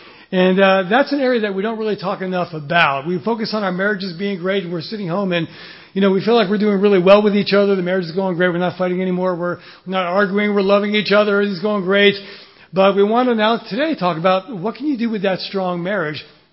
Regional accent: New York, United States; It is great to be here in New Jersey. We are originally from New York.

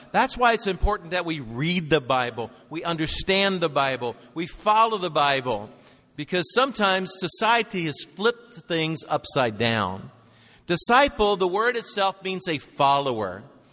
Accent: Tennessee, United States; now in New York, United States; You know, I'm from Tennessee, and I can talk really slow when I need to. This is how my family talks. I was brought up this way. But I moved to New York, and now I could talk super fast.

